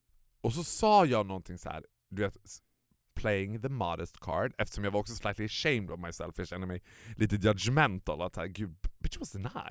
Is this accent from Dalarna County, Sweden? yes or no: yes; Borlänge, Dalarna County, Sweden; Sådär som man gjorde hemma i Borlänge när man var liten.